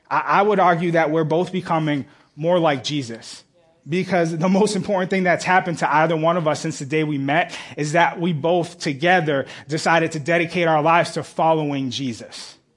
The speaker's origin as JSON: {"language": "English", "town": "Boston", "region": "Massachusetts", "country": "United States", "tie": "born or raised there", "said": "And so fast forward to me growing up in Boston, as I said, Boston has a history of being kind of a racist town."}